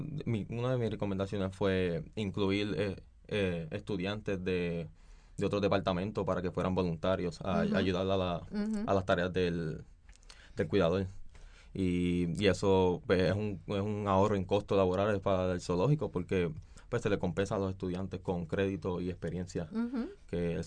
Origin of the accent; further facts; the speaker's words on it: Orocovis, Puerto Rico; De Orocovis.